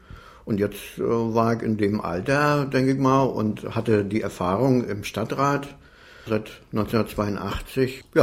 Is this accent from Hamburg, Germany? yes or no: no; Lassan, Mecklenburg-Vorpommern, Germany; Ich bin hier in Lassan aufgewachsen und von Kindesbeinen an hier zur Schule gegangen.